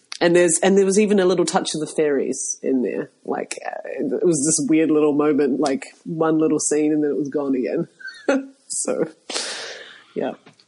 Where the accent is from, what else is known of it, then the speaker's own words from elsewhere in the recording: New Zealand; I found his story so inspiring as a Kiwi to see someone do it